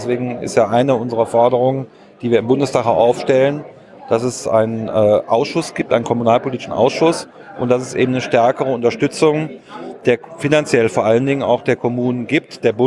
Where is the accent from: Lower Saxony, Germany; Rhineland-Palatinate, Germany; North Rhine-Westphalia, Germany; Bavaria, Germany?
North Rhine-Westphalia, Germany; Aachen; ich komme aus Aachen, ganz im Westen.